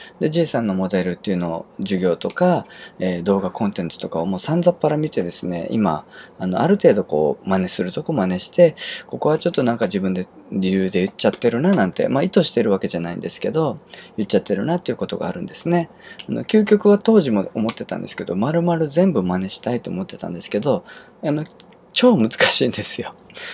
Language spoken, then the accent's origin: Japanese; Kyushu, Japan; accent: Kyushu; 僕、標準語喋ってるつもりだったんですけど、がっつり九州の訛りが入ってたらしいんですよね。